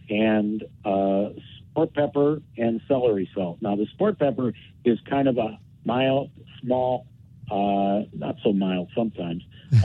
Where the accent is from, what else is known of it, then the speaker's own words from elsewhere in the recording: Cleveland, Ohio, United States; Well, I started with them in Cleveland, Ohio. I grew up in Cleveland, and you know, I think having they asked me to move here.